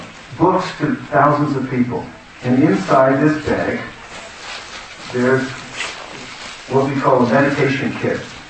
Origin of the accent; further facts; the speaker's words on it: California, United States; I've come from California. I'm from California, by the way. And visiting here.